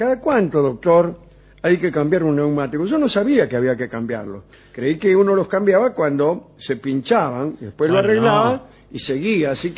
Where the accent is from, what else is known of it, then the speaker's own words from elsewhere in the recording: Bragado, Buenos Aires Province, Argentina; soy de Bragado.